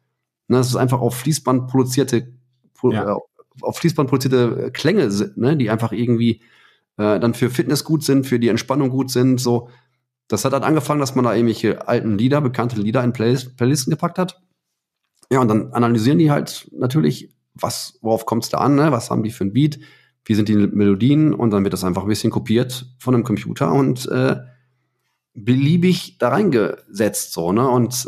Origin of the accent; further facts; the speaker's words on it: Heiligenhaus, North Rhine-Westphalia, Germany; Ich bin in Heiligenhorst aufgewachsen, ne, am Rand vom Ruhrgebiet.